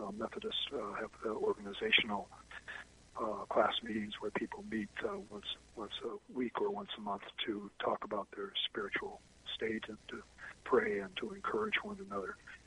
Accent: Mississippi, United States; in part because I'm from Mississippi, part because my own father was shot and killed by a white man in Mississippi before I was born.

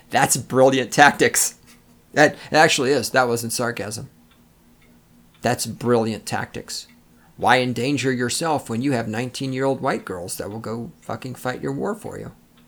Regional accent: the South, United States; Okay, I'm from the South, where it's all filled with racist people.

